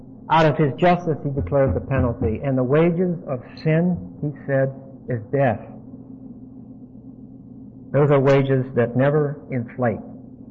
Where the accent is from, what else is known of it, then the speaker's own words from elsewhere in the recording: Pittsburgh, Pennsylvania, United States; born there; I was born in Pittsburgh. Everybody in Pittsburgh was born with a minus sign in front of their eyes.